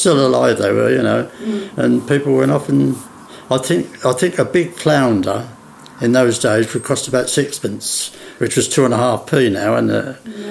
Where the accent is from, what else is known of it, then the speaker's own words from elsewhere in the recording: Maldon, East of England, United Kingdom; born there; I was born in Malden at 18 The Hythe was the address. It's just opposite the Queen's Head, down North Street.